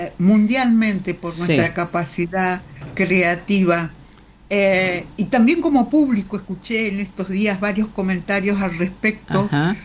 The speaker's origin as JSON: {"language": "Spanish", "town": "Paraná", "region": "Entre Ríos", "country": "Argentina", "tie": "born there", "also_born_or_lived": "Buenos Aires", "lives_now": "Baradero, Argentina", "said": "Yo nací en Paraná, uh-huh. llegué muy jovencita a Buenos Aires, estudié, trabajé toda mi vida, me jubilé en Buenos Aires uh-huh. y ahora resido en Baradero, que es como la otra orilla del lado del Paraná."}